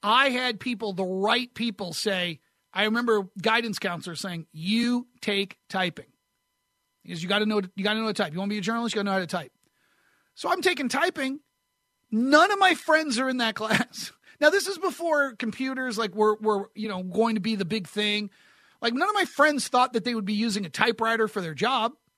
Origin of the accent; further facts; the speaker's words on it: New Hampshire, United States; I grew up in New Hampshire, and he had a New England accent.